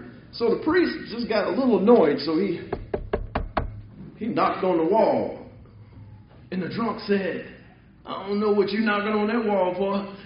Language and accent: English; Charleston, Mississippi, United States; also born or lived in St. Louis, Missouri; When I was born there, I don't remember anything about St. Louis. Even though I was born there, I don't remember. All I remember is Charleston, Mississippi.